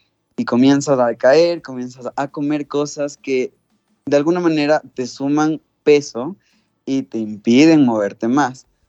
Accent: Ecuador; especialmente ahora que estamos en vacaciones aquí en mi país, en Ecuador

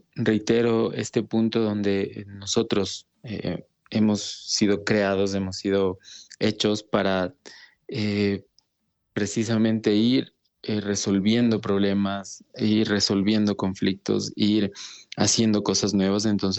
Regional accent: Ecuador; soy de Ecuador

